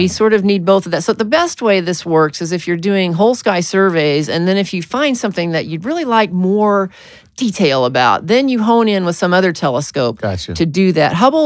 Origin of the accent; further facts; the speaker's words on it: Arkansas, United States; born there; Told I was born in Arkansas, but you know.